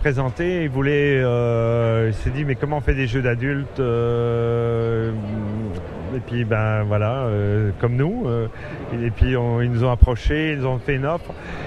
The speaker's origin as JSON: {"language": "French", "country": "Belgium", "moved": "yes", "lives_now": "Canada", "said": "je suis belge, vivant au Canada depuis 15 ans et peut-être sans doute un des plus anciens belges à venir ici"}